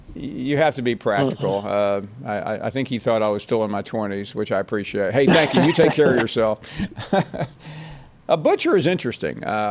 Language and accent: English; Memphis, Tennessee, United States; what's interesting is I grew up in Memphis, and I was closer where I grew up to the University of Alabama than I was to the University of Tennessee.